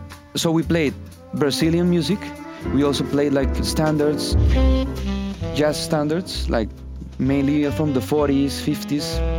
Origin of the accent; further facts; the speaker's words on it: Bogotá, Bogotá Capital District, Colombia; I'm from Bogotá, Colombia.